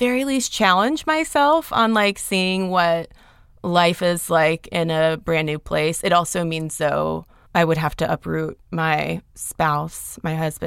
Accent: Athens, Georgia, United States; now in Atlanta, United States; So I grew up in Athens, Georgia

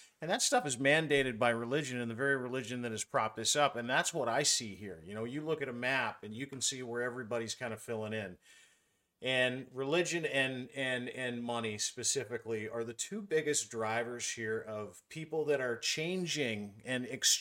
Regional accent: Canada; I remember when I grew up, I don't know about you, Rain, growing up in Canada, you thought about America like, oh my God, New York City, that must be incredible to live in New York City.

